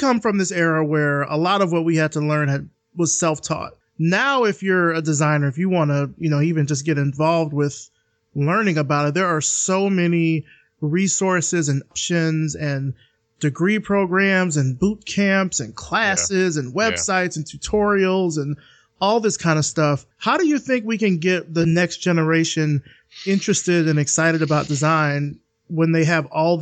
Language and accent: English; the South, United States; I mean, I'm from the South, and I feel like I've got a certain, I know the South kind of will get that reputation